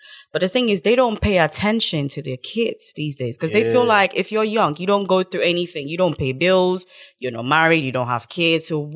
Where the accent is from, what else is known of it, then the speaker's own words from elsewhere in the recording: Ghana; Because, I mean, I'm from Ghana. I was born in Ghana. I went to school in Ghana.